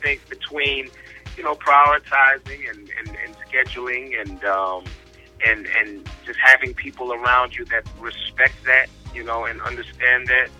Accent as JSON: {"language": "English", "town": "Toronto", "region": "Ontario", "country": "Canada", "tie": "born or raised there", "said": "I have my father's from Jamaica, my mother's from Trinidad. I don't know if everybody knows, I'm from Canada originally."}